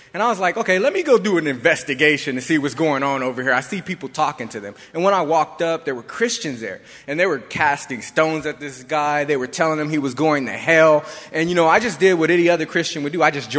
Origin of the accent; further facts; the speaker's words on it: San Bernardino, California, United States; because I'm from San Bernardino.